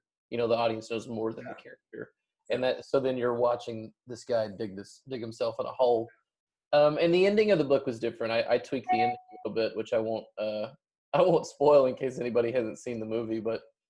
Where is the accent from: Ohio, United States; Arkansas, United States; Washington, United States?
Arkansas, United States; Hot Springs; I mean, I'm from Arkansas, like where specifically from Hot Springs, where a bunch of the movie takes place.